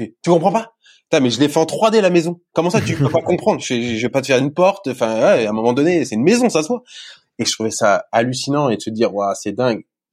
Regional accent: Melbourne, Victoria, Australia; Je suis de Melbourne.

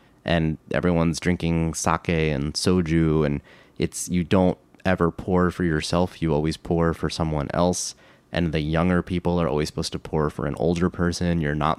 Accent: New Jersey, United States; This is in New Jersey in Monmouth County.

